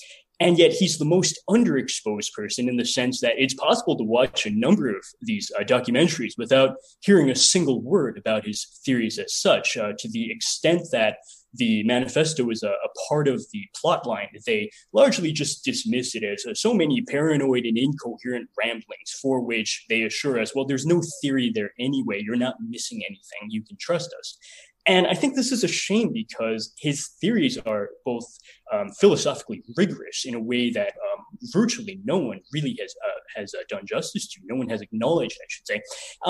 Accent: Florence, Colorado, United States; I actually grew up in the same town in Colorado where Ted Kaczynski has been in prison. I'm from Florence, where Supermax is located.

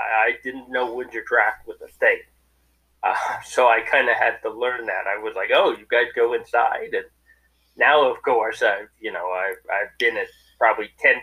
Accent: Syosset, New York, United States; But I grew up in Syosset, so that's why I said, nice shirt.

